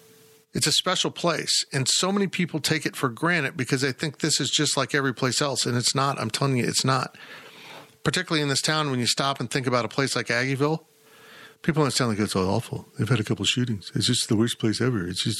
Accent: Kansas, United States; When I was in Vegas, a waiter came up to me and goes, hey, where are you from? I said, Kansas.

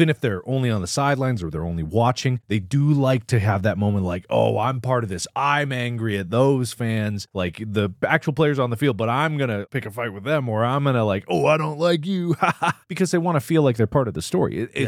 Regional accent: Cincinnati, Ohio, United States; By this because I grew up in Cincinnati, right?

